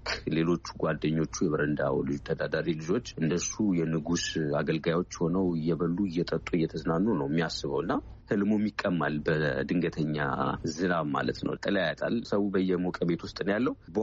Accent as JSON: {"language": "Amharic", "region": "Addis Ababa", "country": "Ethiopia", "tie": "born or raised there", "said": "ውጭ ሀገር ብኖርም ያደኩት ትልቅ እስኮንድረስ ይኖርኩት ኢትዮጵያ ውስጥ ነው አዲስ አበባ ነው"}